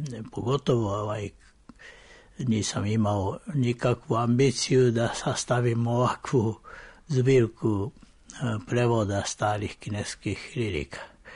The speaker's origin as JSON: {"language": "Serbian", "country": "Japan", "tie": "born or raised there", "first_language": "Japanese", "second_language": "Serbian", "moved": "as an adult", "lives_now": "Belgrade, Serbia", "said": "ja sam rođen u Japanu i odrastao i obrazovao se u Japanu tek posle diplomiranja došao sam u Jugoslaviju, bivšu, i od tada stalno sam u Beogradu. I naravno, japanski je moj materni jezik"}